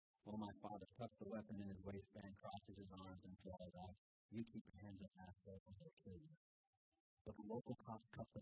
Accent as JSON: {"language": "English", "town": "Simi Valley", "region": "California", "country": "United States", "tie": "born or raised there", "said": "And at 5:15 we were cresting the freeway passing in my hometown. And the wildest brush fires in Simi Valley history"}